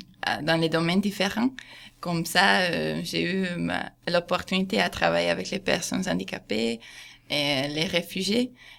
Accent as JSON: {"language": "French", "country": "Hungary", "second_language": "French", "said": "Je suis en Croatie, je viens de la Hongrie."}